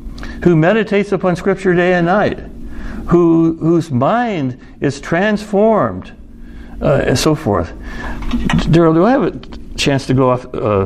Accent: United States; I'm obviously from America.

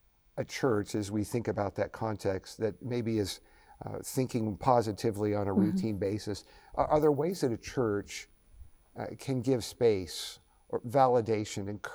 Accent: United States; I'm a pastor from the United States.

